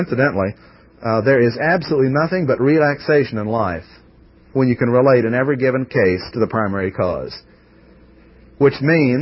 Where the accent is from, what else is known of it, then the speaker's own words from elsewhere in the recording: Ireland; well, being Irish, for me, it wouldn't wilt.